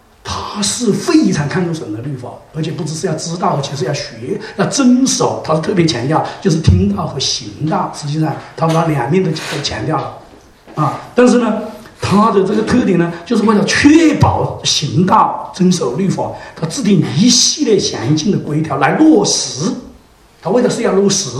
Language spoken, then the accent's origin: Chinese; China